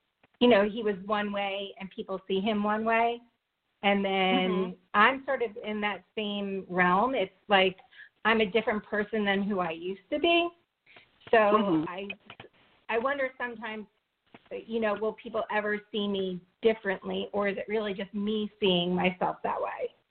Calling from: Florida, United States; I live in Florida.

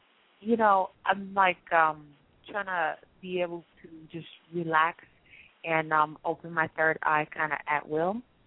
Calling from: New York, United States; I'm good. I'm calling from New York.

